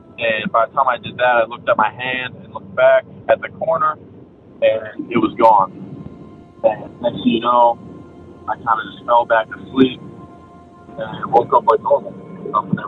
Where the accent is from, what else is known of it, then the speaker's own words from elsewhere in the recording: Ohio, United States; I'm from Northern Ohio, around the Cleveland area.